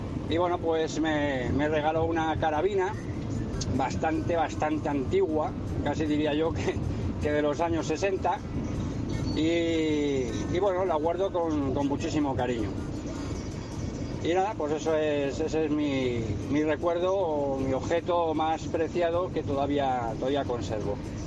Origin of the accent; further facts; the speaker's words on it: Madrid, Community of Madrid, Spain; de Madrid